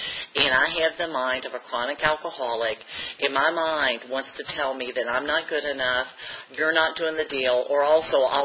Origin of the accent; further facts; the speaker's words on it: Owensboro, Kentucky, United States; accent: Kentucky accent; I grew up in Owensboro, Kentucky. So if you're wondering, I say I'm from Richmond, people are like, You're from Richmond. That's a Kentucky accent.